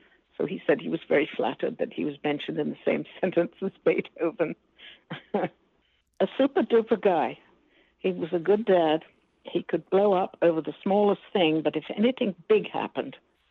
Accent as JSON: {"language": "English", "town": "Washburn", "region": "Tennessee", "country": "United States", "said": "And I say, actually, I come from Washburn. And I'm greeted with shouts of laughter because I don't think I sound too much like East Tennessee."}